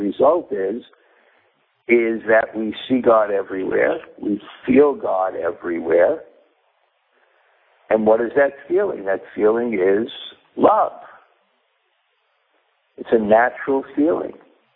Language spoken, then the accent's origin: English; Brooklyn, New York, United States; Because I'm from Brooklyn, and I've never really lived on farms.